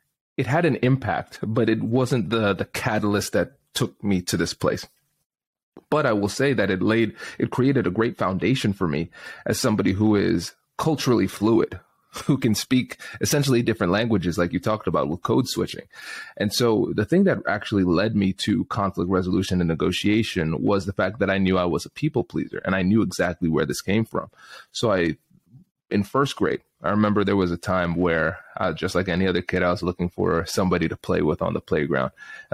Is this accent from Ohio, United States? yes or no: yes; Tiffin, Ohio, United States; growing up in Tiffin, Ohio, as a black man, a black male, growing up in Tiffin, Ohio, there were challenges because most people did not look like me. My family's from the Caribbean originally.